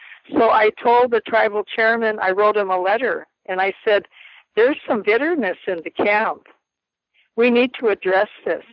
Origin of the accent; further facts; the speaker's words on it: Standing Rock, United States; I said, I grew up here at Standing Rock, and I said, my grandfather taught me well the Word of God.